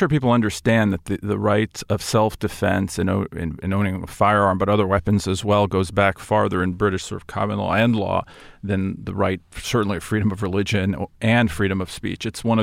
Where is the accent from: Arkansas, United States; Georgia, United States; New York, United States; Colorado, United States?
New York, United States; Queens; Yeah, I grew up in Queens and then Long Island.